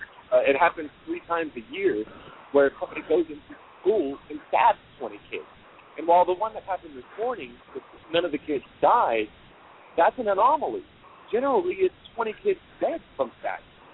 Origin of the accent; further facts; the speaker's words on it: Texas, United States; I know. I'm from Texas. Everybody knows that. Texas, you can buy a gun.